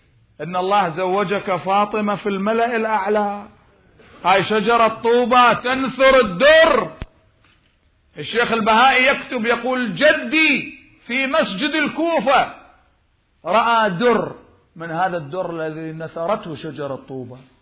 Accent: Karbala, Karbala Governorate, Iraq; احنا عندنا في كربلاء في هذا المشروع العظيم

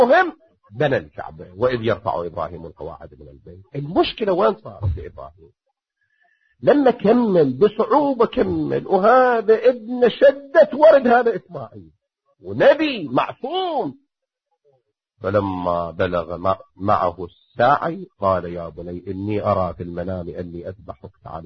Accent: Iraq; انا مسفر من العراق لكن سندي قاعد قدامك، هاي ارض التسفيرات

